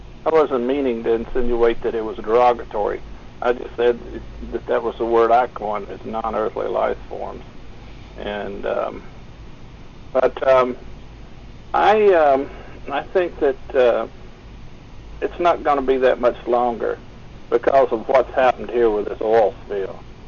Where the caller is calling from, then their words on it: Kentucky, United States; from Kentucky.